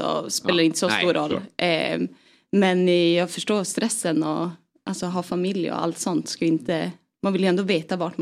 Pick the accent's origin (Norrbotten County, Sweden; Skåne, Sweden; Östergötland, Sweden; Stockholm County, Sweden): Norrbotten County, Sweden; Piteå; Nej, men jag är uppvuxen i Piteå då, som sagt.